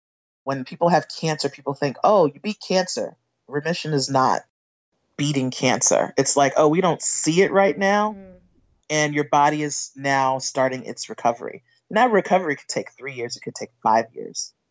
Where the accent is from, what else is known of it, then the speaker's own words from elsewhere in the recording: Brooklyn, New York, United States; I'm a townie. I was born in Manhattan. I was raised in Brooklyn. I could tell you where all the stuff is.